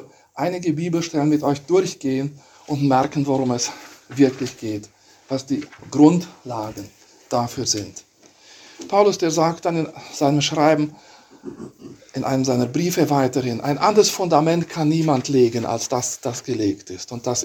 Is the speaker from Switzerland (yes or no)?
no; Romania; ich bin in Rumänien im Kommunismus aufgewachsen